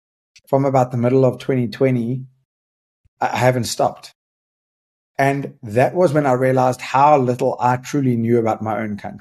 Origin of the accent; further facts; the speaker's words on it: Johannesburg, Gauteng, South Africa; You know, I was born and raised in Johannesburg